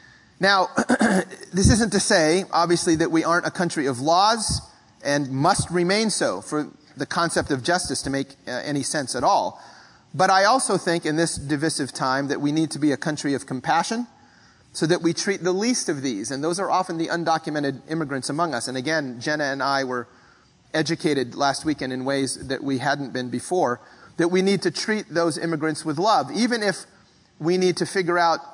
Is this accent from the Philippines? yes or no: yes; Philippines; first language Tagalog; I was born an immigrant. I was born in the Philippines. It was not my naturalized country. And that's where I was born. Growing up speaking a language that was not my parents' native tongue. My first language was Tagalog, along with English. So I grew up bilingual.